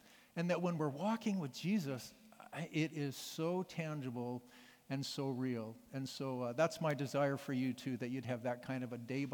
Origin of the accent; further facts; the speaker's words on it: Canada; now in Sacramento, United States; well, I'm Canadian, but I'm living in Sacramento right now.